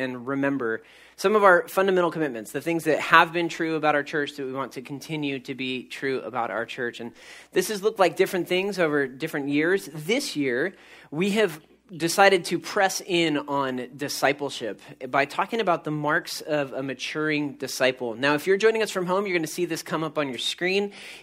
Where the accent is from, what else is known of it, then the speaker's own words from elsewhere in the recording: California, United States; But I grew up in the Central Valley, not super far from this place called Yosemite.